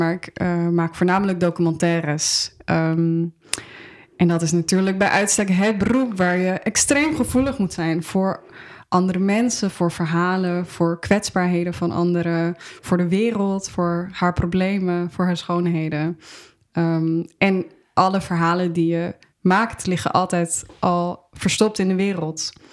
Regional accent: Amsterdam, North Holland, Netherlands; Ja, ik ben in Amsterdam geboren en getogen, maar mijn moeder is Japans. Ik ben grotendeels door mijn moeder opgevoed. Dus ik heb eigenlijk een hele Japanse opvoeding gehad.

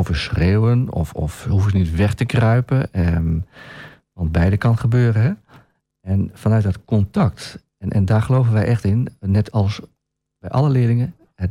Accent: Wierden, Overijssel, Netherlands; born there; also born or lived in Tubbergen / Rijssen / Hengelo / Kampen; now in Nijverdal, Netherlands; ik ben geboren in Wierden, verhuisd naar Tubbergen, Rijssen, Hengelo, Kampen. En nu woon ik in Nijverdal.

